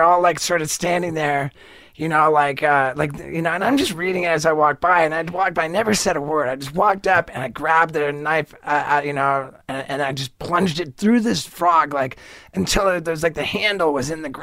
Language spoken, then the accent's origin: English; England, United Kingdom; born there; I'm triple national. I have Canadian citizenship because my mom was born in Canada. I was born in England, so I'm British, and my dad was born in America.